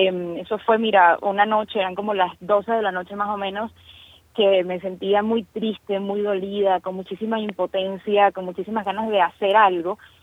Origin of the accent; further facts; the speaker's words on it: Valencia, Carabobo, Venezuela; soy valenciana, soy de Valencia, de Carabobo.